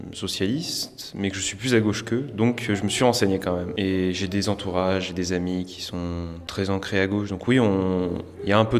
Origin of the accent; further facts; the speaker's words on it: France; parce qu'on est français et qu'on aime bien les petites giclées de sang